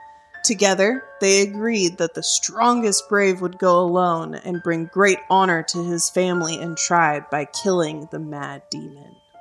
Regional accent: West Coast, United States; I'm from the West Coast and we say Appalachian.

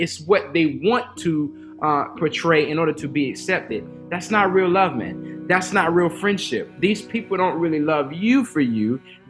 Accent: South Carolina, United States; now in Atlanta, United States; I'm not originally from Atlanta. This is where we're stationed, but I originally was born and raised in South Carolina. I was in Spartanburg County, and my parents still stay there to this day.

